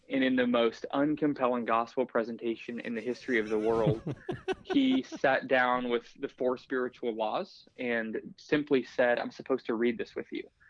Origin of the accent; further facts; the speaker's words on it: Littleton, Colorado, United States; Yeah, so I grew up in just outside of Denver in a place called Littleton, Colorado, in a home where I didn't know Jesus.